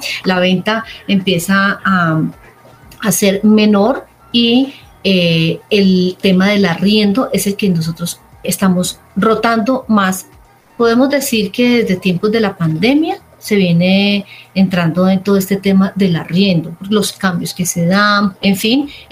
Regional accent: Armenia, Quindío, Colombia; Uy, y soy de Armenia. Delicioso. Y soy cafetera.

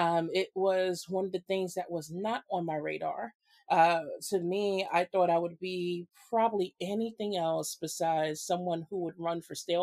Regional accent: Brooklyn, New York, United States; Definitely born and raised in Brooklyn. All areas I've ever been in. East New York, Crown Heights, and now Bedford-Stuyvesant or Bed-Stuy or Stuyvesant Heights.

